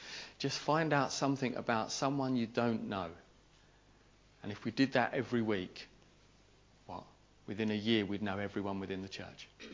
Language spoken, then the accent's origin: English; United Kingdom; We're very British, most of us, not all.